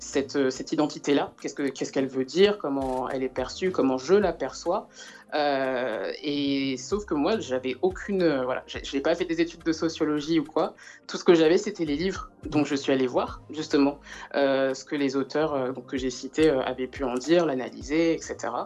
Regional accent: France; born there; je suis martiniquaise par ma mère, je suis congolaise par mon père, je suis née dans l'Hexagone

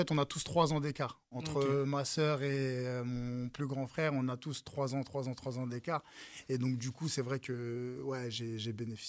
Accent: Vigneux-sur-Seine, Île-de-France, France; also born or lived in Arpajon; je suis né à Arpajon, dans le 91. Donc, j'y suis resté jusqu'à à peu près mes... Pardon, jusqu'à à peu près mes 8 ans, 9 ans. Et en 99, j'arrive à Vigneux-sur-Seine.

